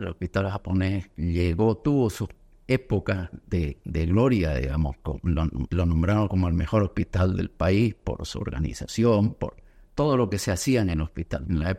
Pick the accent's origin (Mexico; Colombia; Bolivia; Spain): Bolivia; Santa Cruz; born there; also born or lived in Argentina; yo nací en Santa Cruz, estudié en el Colegio La Salle, después hice la carrera de medicina en Córdoba, en la Argentina. Volví, como todos en esa época, el año 78